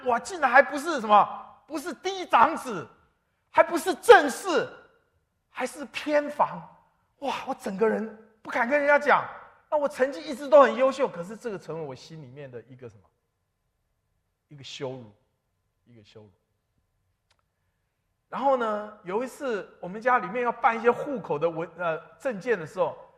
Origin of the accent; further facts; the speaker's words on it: Taiwan; 我父亲是国民党军官，在台湾娶了我母亲是澎湖人，我父亲是湖南人。我从小就住在眷村里面